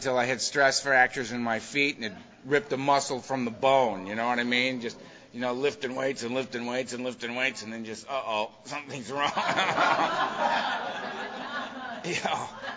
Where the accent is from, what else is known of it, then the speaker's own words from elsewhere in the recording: Los Angeles, California, United States; I'm from Los Angeles, and we got about, 3,000 known meetings a week, you know?